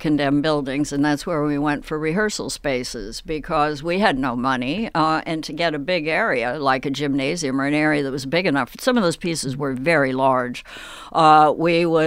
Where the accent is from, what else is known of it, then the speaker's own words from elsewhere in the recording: Midwest, United States; I'm a farm girl. I'm from the Midwest, and I grew up on huge open spaces, and I'm comfortable there.